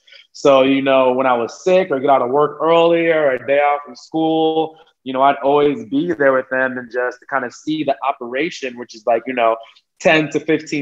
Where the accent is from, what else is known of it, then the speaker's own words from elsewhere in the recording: United States; born there; My family, I am one of eight kids, and everybody except me was born in Jamaica. So I'm the American-born one, but my family is Jamaican.